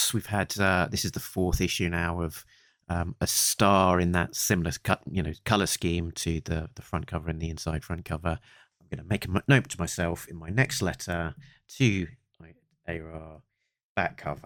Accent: England, United Kingdom; I normally say Hammer because I'm English. We don't have the long A's so much.

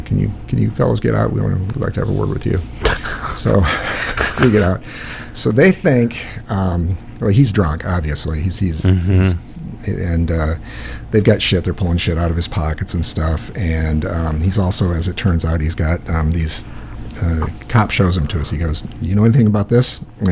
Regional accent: Iowa, United States; we're from Iowa. He's from Utah.

